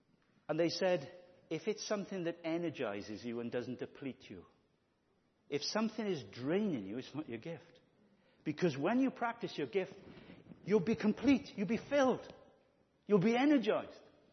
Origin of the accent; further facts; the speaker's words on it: Merthyr Tydfil, Wales, United Kingdom; And Merthyr people would have said bought. I'm from Merthyr, so I'm mocking myself, really.